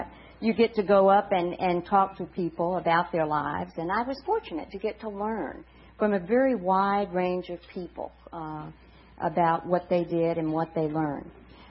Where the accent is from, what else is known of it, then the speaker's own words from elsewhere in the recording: San Angelo, Texas, United States; I started work at my hometown paper, the San Angelo Standard Times, affectionately known as the San Angelo Slandered Times.